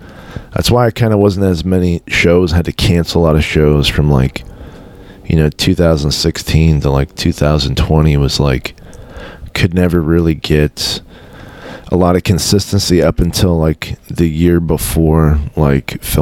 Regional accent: Moss Beach, California, United States; now in Turlock, United States; A lot of people think I'm from Stockton, or think, but I'm actually from the Bay Area, the Moss Beach, right next to Half Moon Bay. But I moved to Turlock in 2012.

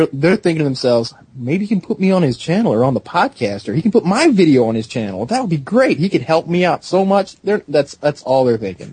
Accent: the South, United States; People don't realize I'm from the South

